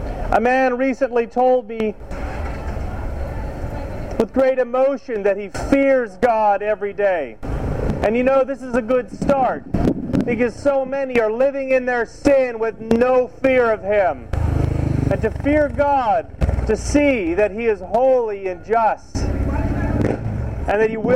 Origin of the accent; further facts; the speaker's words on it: Northern Canada, Canada; a news story from my hometown, way up in the frozen north of Canada